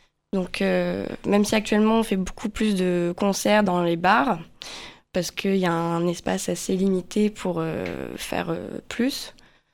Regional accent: Paris, Île-de-France, France; donc j'ai 25 ans, on a à peu près tous le même âge ici. Pareil, à l'origine, je viens de Paris avec Clémentine, c'est là où on s'est rencontrés.

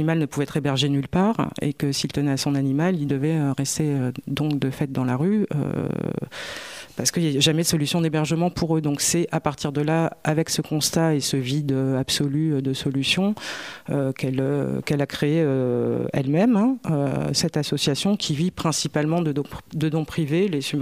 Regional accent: Paris, Île-de-France, France; now in Tours, France; Donc quand je suis arrivée à Tours, parce que je suis d'originaire de Paris, il y a un peu plus d'un

